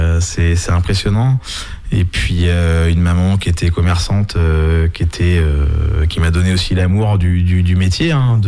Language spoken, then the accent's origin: French; Saint-Julien-de-Concelles, Pays de la Loire, France; j'ai grandi à Saint-Julien-de-Concelles. Mes parents étaient installés en boulanger-pâtisserie.